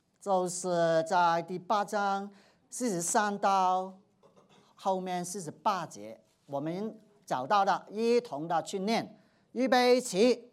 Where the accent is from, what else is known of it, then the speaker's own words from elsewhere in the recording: Hong Kong; now in United States; 虽然我从香港过来